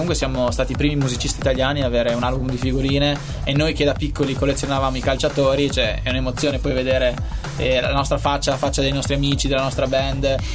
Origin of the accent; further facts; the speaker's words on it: Modena, Emilia-Romagna, Italy; e di Modena, sono di Modena anche loro